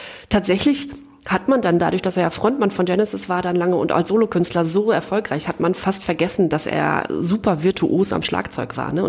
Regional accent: East Germany, Germany; Als Ostdeutsche muss ich mich

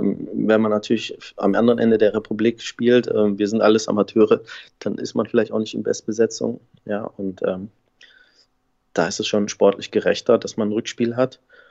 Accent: Stuttgart, Baden-Württemberg, Germany; born there; Stuttgart als Gastgeber ist natürlich eine super Stadt. Ist meine Geburtsstadt

